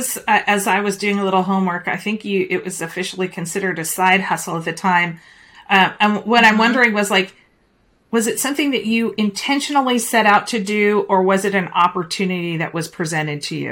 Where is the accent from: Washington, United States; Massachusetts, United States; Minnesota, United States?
Washington, United States; Seattle; also born or lived in Santa Monica / Thousand Oaks; I was born in Santa Monica, though. And we lived in Thousand Oaks until I was in about the third grade, and then we moved to Seattle.